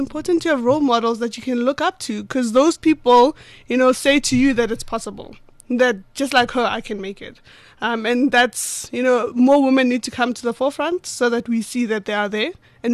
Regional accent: Pretoria, Gauteng, South Africa; I grew up in Pretoria, Atteridgeville. Nganako Pitori.

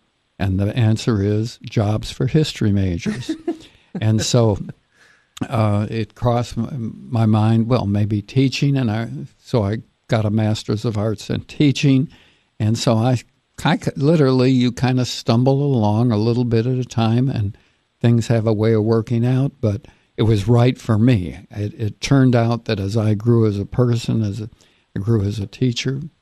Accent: Minnesota, United States; And so I grew up in Minnesota, and then over a period of years went to the University of Minnesota, University of Wisconsin

